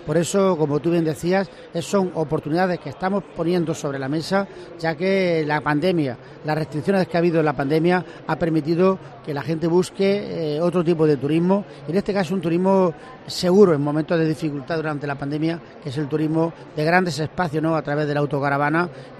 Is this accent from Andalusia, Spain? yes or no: yes; Andalusia, Spain; la provincia de Jaén, que somos la provincia andaluza con más festejos populares